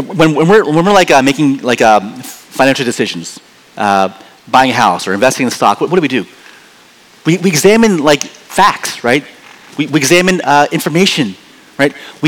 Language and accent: English; Philadelphia, Pennsylvania, United States; Most likely it's because we grew up in Philadelphia.